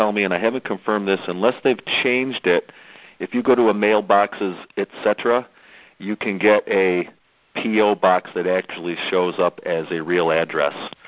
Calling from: New York, United States; from New York, Western New York.

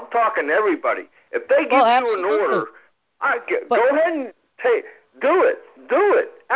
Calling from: Indiana, Pennsylvania, United States; from Indiana, PA.

